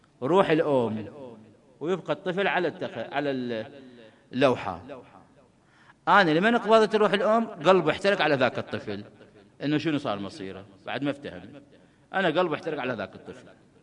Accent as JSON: {"language": "Arabic", "town": "Kadhimiya", "region": "Baghdad Governorate", "country": "Iraq", "said": "شوف أنا كظماوي على فطرتي"}